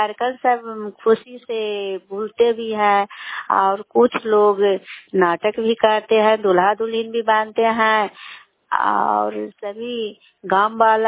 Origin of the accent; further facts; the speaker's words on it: Mahanandpur, Bihar, India; मेरा घर महानंदपुर है, दमोदरपुर पंचायत पड़ता है। नालंदा जिला के निवासी हूँ।